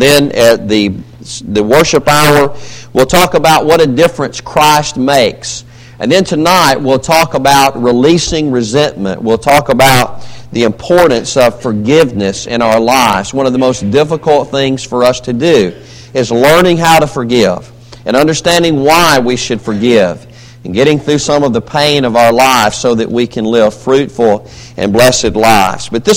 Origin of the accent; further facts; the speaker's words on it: Berry, Alabama, United States; now in Savannah, United States; Anyway, I'm from Berry, Alabama, just a little bump in the road. Population 1,000 if you count all the coon dogs in Berry. So I come from a small place. And today I'm blessed to live in Savannah, Tennessee